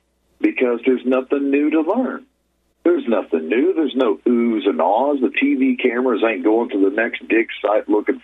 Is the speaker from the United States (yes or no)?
yes; Texas, United States; I'm from Southeast Texas. I'm low and slow, and that's just the way I was raised, very backwoods, Cajun boy